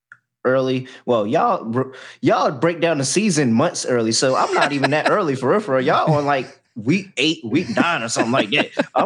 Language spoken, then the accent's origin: English; Miami, Florida, United States; I'm from Miami. My family lives in Miami. I'm going to I'm staying in Miami.